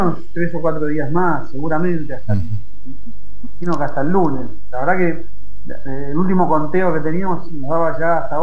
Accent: Argentina; Obviamente la mayoría somos argentinos por una cuestión de, uh-huh, de cercanía

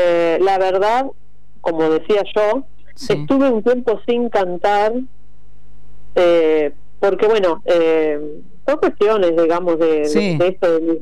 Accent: Rivera, Uruguay; born there; Yo nací en Rivera.

